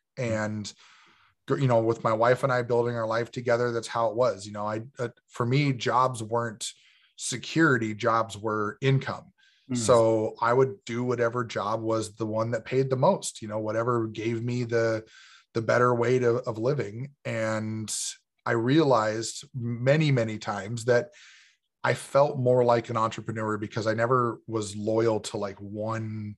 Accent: California, United States; moved away as an adult; now in North Dakota, United States; I grew up on the West Coast in the US here. I grew up in California and moved out to North Dakota when I graduated high school.

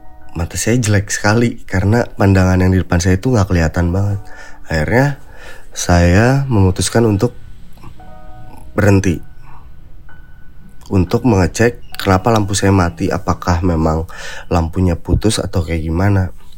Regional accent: Bandung, West Java, Indonesia; Saya dari Bandung gitu, lagi ada acara Vespa.

